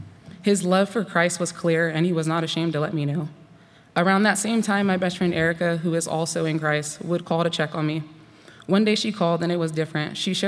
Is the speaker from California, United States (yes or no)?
yes; California, United States; I grew up in Northern California in a single-parent household.